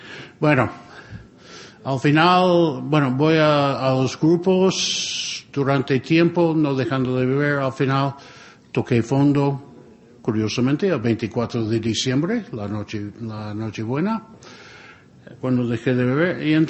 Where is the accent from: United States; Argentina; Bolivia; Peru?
United States; born there; moved away as an adult; also born or lived in Spain; llevo más tiempo en España que en los Estados Unidos. Nací en los Estados Unidos y me marché a los 25 años. Llevo unos 40 años ya en España.